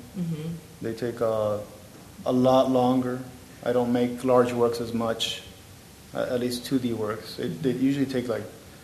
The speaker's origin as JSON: {"language": "English", "town": "Miami", "region": "Florida", "country": "United States", "tie": "born or raised there", "said": "a lot has to do with the isolation, being displaced, growing up in Miami in the 80s."}